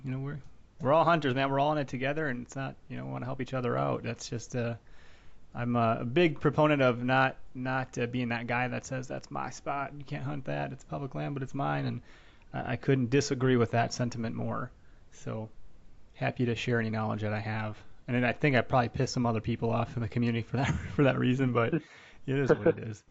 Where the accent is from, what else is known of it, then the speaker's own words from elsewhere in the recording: Wisconsin, United States; I'm from Wisconsin. People that listen may be from elsewhere, but I'm sure your state has some public property.